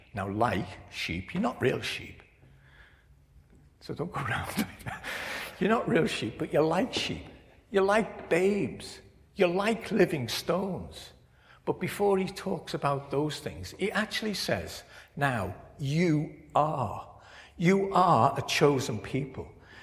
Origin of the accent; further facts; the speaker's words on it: Liverpool, North West England, United Kingdom; born there; But I was born in Liverpool with the White Ways, that's me.